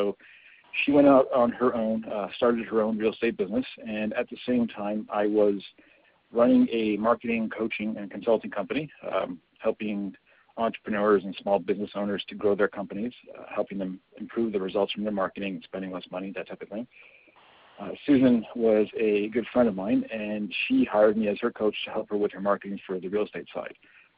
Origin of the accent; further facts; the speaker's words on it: Toronto, Ontario, Canada; Born and raised in Toronto, started my first small business when I was 16 years old